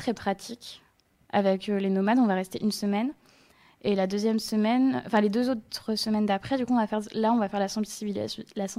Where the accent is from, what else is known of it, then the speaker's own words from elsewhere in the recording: Nantes, Pays de la Loire, France; comme on vient de Nantes et qu'on était en Charente